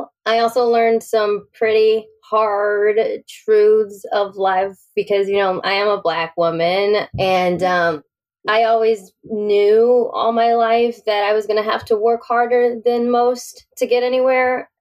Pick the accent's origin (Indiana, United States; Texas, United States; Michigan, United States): Texas, United States; Houston; moved away as an adult; also born or lived in Colorado Springs; now in New York, United States; So I was born in Houston, and then I went to college in Colorado Springs at the Air Force Academy.